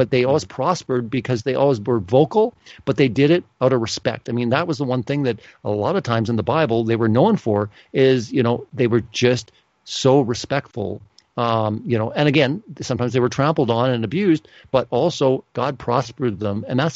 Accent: Canada; I mean, we're from Canada. We're like visiting.

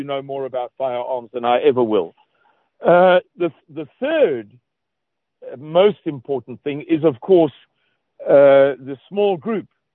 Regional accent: South Africa; it's the equivalent of Southerners because we're from South Africa.

